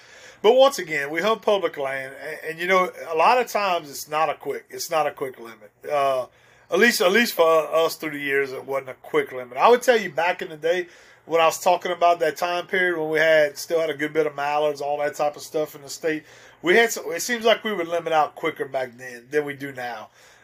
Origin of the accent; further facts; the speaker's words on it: Louisiana, United States; Growing up hunting the rice fields and stuff like that, where I grew up in Evangeline Parish, that area, we'd go to some of those rice fields